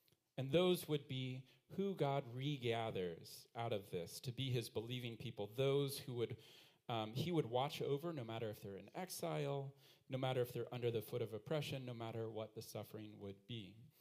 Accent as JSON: {"language": "English", "country": "United States", "said": "Now, I'm an American, and when I come up here, I notice there are two flags that are presented often."}